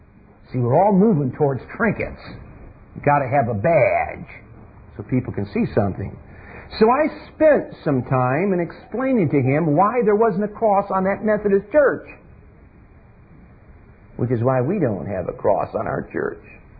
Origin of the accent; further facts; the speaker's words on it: Michigan, United States; I came from Michigan. And I lived in a rural area for a while.